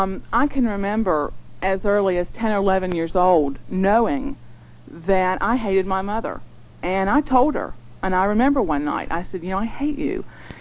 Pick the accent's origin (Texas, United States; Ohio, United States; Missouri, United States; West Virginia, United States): West Virginia, United States; Bridgeport; born there; I was born in Bridgeport, West Virginia. It's a little town outside of Clarksburg.